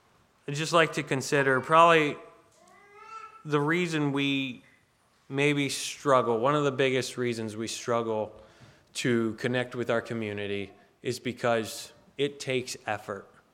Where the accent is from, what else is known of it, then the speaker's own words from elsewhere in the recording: United States; as an American, because I'm an American, that equals X, Y, and Z, right?